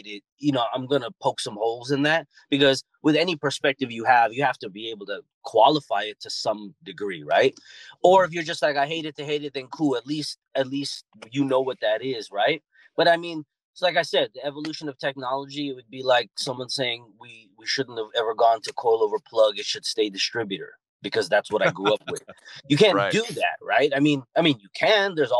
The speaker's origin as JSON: {"language": "English", "region": "California", "country": "United States", "said": "for those that don't know, I'm from Southern California, so it's the mecca of car culture, and I just started off as a street kid"}